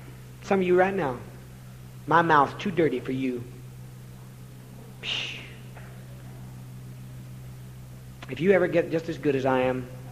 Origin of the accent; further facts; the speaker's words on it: Indianapolis, Indiana, United States; Every church in my town, my hometown in Indianapolis, every holiness church